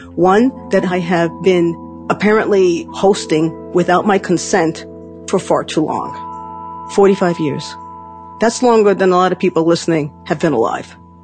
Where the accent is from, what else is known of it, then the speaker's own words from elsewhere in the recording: Bronx, New York, United States; I fought back because, like, yeah, I'm from the Bronx, you know, I'm fighting back.